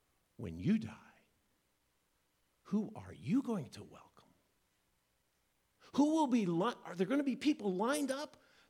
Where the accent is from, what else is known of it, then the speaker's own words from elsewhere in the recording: Iowa, United States; As many of you know, I grew up in Iowa, and Dad died when I was 14.